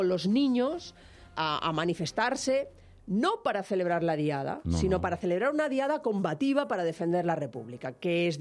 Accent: Catalonia, Spain; siendo tan catalanes como usted, que es mi caso, no pensamos como usted

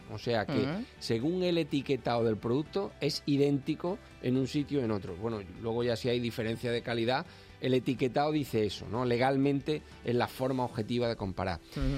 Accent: Granada, Andalusia, Spain; el Supermercado Dani de Granada, en mi tierra.

